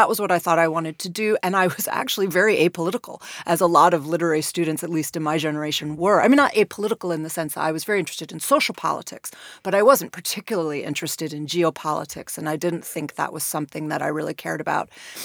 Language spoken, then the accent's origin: English; Chicago, Illinois, United States; So as you say, I grew up in Chicago in the 80s